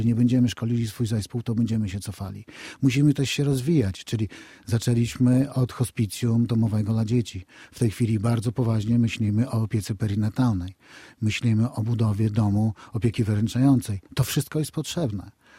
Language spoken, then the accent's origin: Polish; Białystok, Podlaskie Voivodeship, Poland; Skoro jestem z Białegostoku, jestem z Podlasia